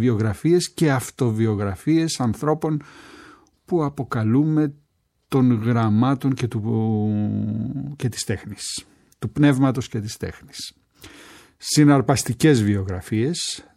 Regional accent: Rethymno, Crete, Greece; στην Κρήτη, την πατρίδα μου, έχω γεννηθεί στο Ρέθυμνο

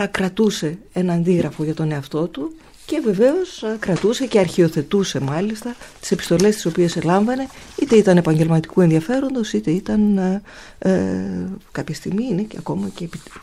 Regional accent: Thessaloniki, Central Macedonia, Greece; αφού εγώ είμαι από τη Θεσσαλονίκη.

